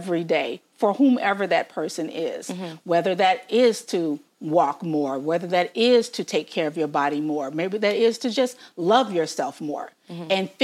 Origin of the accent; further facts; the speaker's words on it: Memphis, Tennessee, United States; I love my hometown.